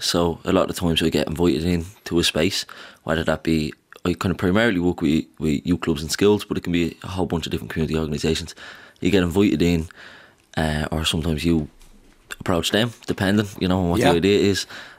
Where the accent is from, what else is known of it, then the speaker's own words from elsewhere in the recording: Ballymun, Leinster, Ireland; You know, I'm from Ballymun and I'm a young man